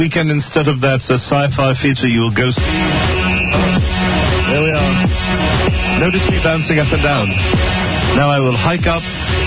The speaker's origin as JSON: {"language": "English", "country": "United Kingdom", "said": "No, I'm British, you know."}